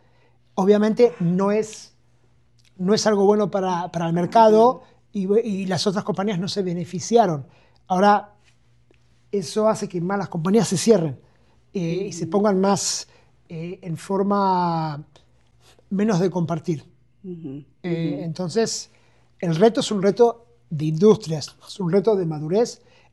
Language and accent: Spanish; Argentina; now in Israel; yo vengo de un lugar, yo soy argentino, pero he vivido en Israel hace 34 años